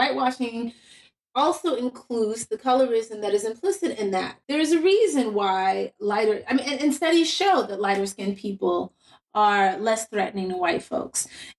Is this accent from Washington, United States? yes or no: no; New York, United States; as a dark-skinned Black girl growing up in New York where the show was set